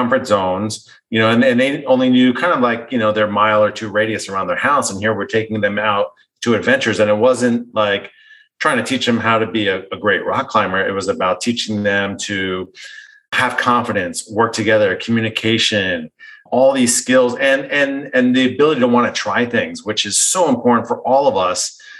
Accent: New Jersey, United States; growing up in New Jersey, I shoveled driveways, and during the winter, we auto detailed cars during the summer

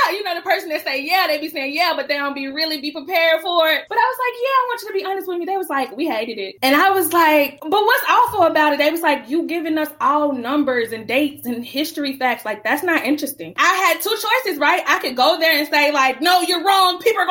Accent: Memphis, Tennessee, United States; now in Nashville, United States; I'm originally from Memphis. When I first moved to Nashville, I wanted to get an education

